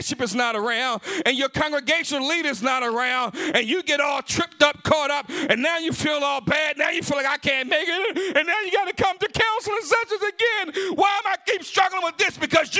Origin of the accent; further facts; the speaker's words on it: Baltimore, Maryland, United States; I'm from Baltimore, you see.